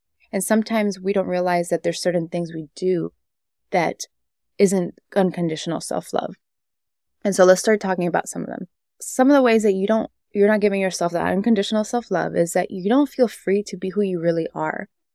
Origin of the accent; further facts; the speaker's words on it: Miami, Florida, United States; And growing up in Miami, that was normal.